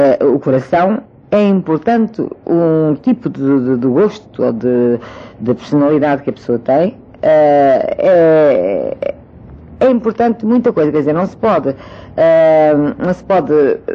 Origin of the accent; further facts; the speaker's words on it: Portugal; Eu sou portuguesa, mas não sou algarvia, nem sou alentejana, nem sou bailã, nem sou do Minho